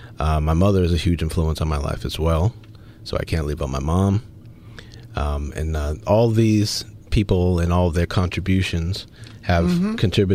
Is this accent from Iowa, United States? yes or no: no; Boston, Massachusetts, United States; also born or lived in Roxbury; So I grew up in Mattapan.